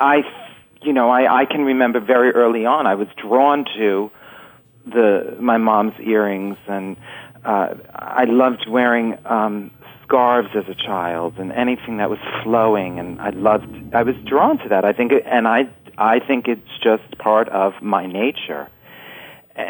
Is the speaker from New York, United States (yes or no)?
yes; New York City, New York, United States; You know, I grew up in the Bronx, and we used the word retarded a lot